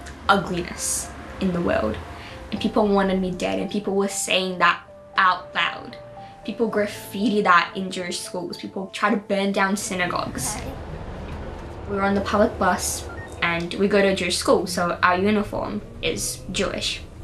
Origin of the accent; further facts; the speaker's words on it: Rio de Janeiro, Brazil; now in Australia; We're originally from Rio in Brazil. We saw Australia as the promised land because it was safe and we would be accepted.